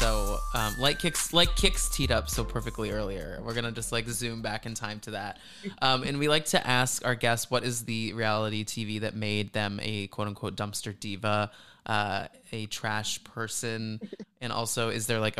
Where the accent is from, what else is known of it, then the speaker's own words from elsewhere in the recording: Dallas, Texas, United States; So we grew up in Dallas.